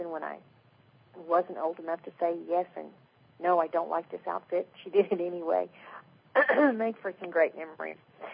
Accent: Texas, United States; I'm from Texas.

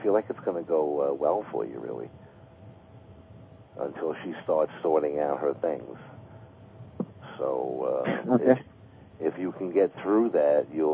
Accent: New York, United States; Beautiful, beautiful country. I love New York. I'm a New Yorker.

